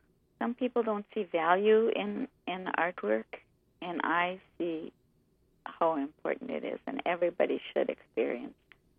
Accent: Goodrich, Minnesota, United States; also born or lived in Thief River Falls; I was born in Thief River. I was raised in Goodrich. Rural Goodrich.

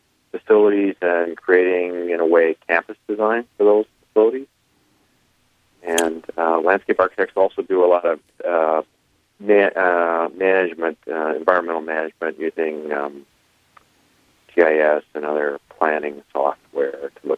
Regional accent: Minnesota, United States; Well, I grew up in Minnesota, but I'm also a band member of the Lacouture Band of Ojibwe in northern Wisconsin near Hayward.

